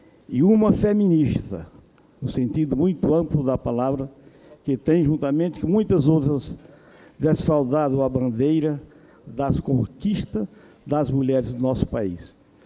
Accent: Piauí, Brazil; como piauiense, dizer que sou testemunha da sua história, da sua vida, como cidadã, como uma pessoa que nasceu no campo, se orgulha em dizer que foi quebradeira

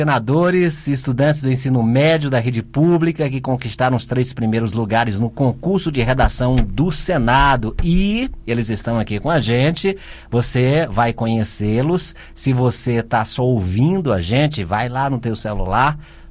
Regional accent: Teresina, Piauí, Brazil; Eu sou de Teresina, Piauí.

